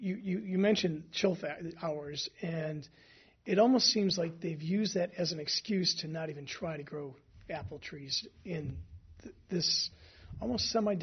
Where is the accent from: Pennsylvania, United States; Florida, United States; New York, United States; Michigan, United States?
Michigan, United States; now in California, United States; I come from Michigan. We have a tremendous amount of apple trees, cherry trees, and so on. But we get to California